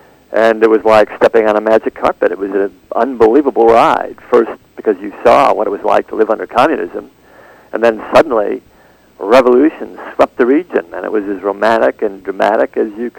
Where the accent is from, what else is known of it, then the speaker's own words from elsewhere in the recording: Michigan, United States; also born or lived in New York; I come from the Midwest. I spent a lot of time in Michigan and upstate New York. That's where I grew up.